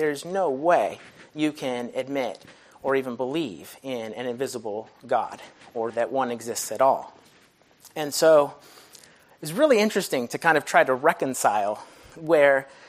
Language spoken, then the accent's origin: English; Philippines; I grew up in the Philippines in a tribe that was very in tune with spirits and the spiritual realm.